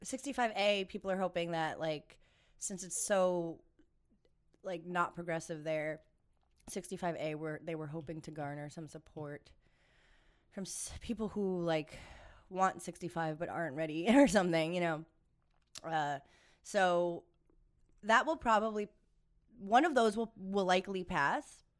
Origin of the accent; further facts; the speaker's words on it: New Jersey, United States; That's where I'm from. I'm from northern New Jersey.